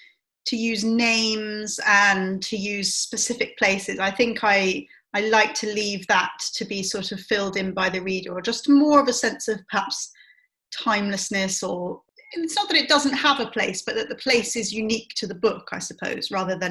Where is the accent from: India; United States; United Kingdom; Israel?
United Kingdom; Cambridge, East of England; also born or lived in Manchester; I wasn't born here. I was born in Manchester, but I've lived the vast majority of my life I've lived in Cambridge. So yeah, it's definitely, I feel like it's my hometown.